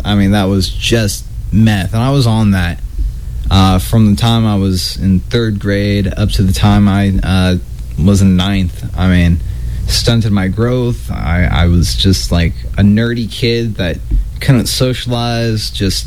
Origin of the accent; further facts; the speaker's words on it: California, United States; born there; I was born here in California.